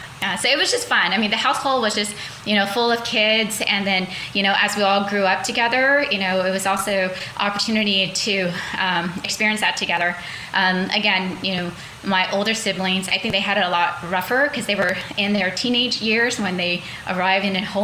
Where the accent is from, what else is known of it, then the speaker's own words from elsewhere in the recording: Denver, Colorado, United States; now in Sacramento, United States; So we grew up in Denver, Colorado, which a lot of people don't know that about our family, but we stayed there for about 2 years, and then we decided to kind of move with relatives here to Sacramento.